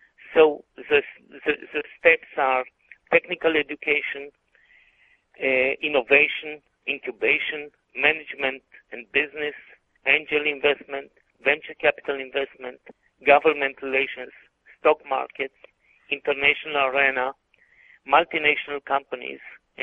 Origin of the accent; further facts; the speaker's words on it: Israel; as I mentioned, I'm from the Holy Land, but I'm not a prophet.